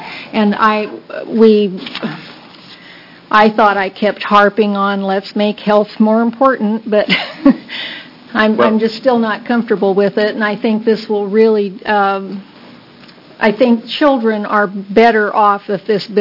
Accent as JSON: {"language": "English", "town": "Dallas", "region": "Texas", "country": "United States", "said": "I'm a citizen from Dallas."}